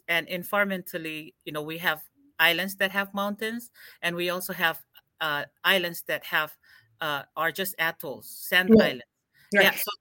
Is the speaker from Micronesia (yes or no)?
yes; Chuuk, Micronesia; accent: western Chuuk dialect; English is a second language; I come from Chuuk in Micronesia, but my dialect, it's very unique to the western part of Chuuk.